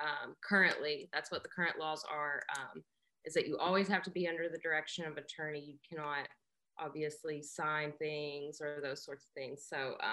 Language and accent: English; Arkansas, United States; I am originally from Arkansas. You'll probably hear from the little bit of an accent that I have. I've been working in Santa Barbara since 2014